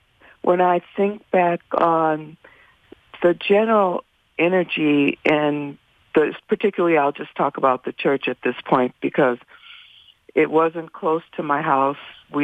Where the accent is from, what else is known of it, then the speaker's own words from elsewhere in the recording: Chicago, Illinois, United States; as well as growing up in Chicago, where there were lots of opportunities to really experience live music